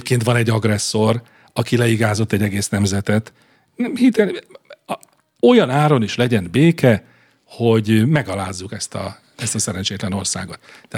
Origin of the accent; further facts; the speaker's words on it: Budaörs, Pest, Hungary; mert én ugye budaörsi vagyok